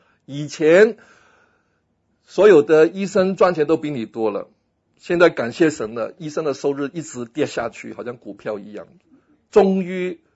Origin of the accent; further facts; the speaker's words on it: Guangdong, China; 而且呢，我们广东人说呢，你要出货的